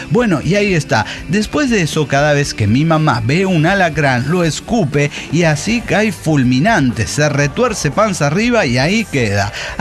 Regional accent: Acapulco, Guerrero, Mexico; Mire, mi infancia la viví en Acapulco

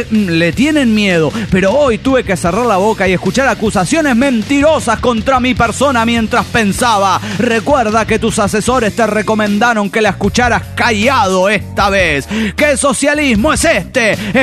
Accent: Mexico City, Mexico

